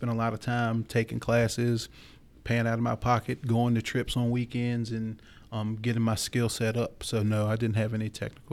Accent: Virginia, United States; I also was born and raised in Henrico County, graduated from Mills Godwin. So I did see public safety growing up.

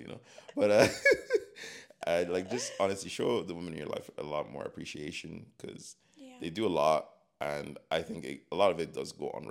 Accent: Lagos, Nigeria; I grew up in Nigeria, in Lagos City.

